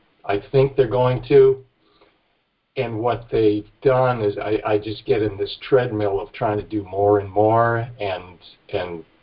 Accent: Pennsylvania, United States; I'm from Pennsylvania, and looking forward to going to the Harrisburg thing to meet you.

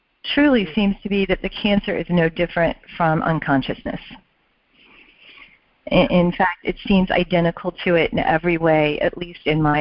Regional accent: Annapolis, Maryland, United States; Maryland. Annapolis, Maryland.

